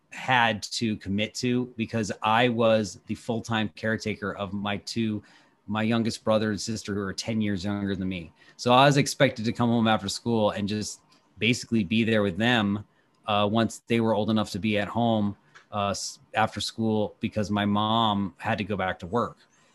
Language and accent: English; Washington, District of Columbia, United States; the scene of music that was around my, you know, my hometown here in Washington, D.C., you know?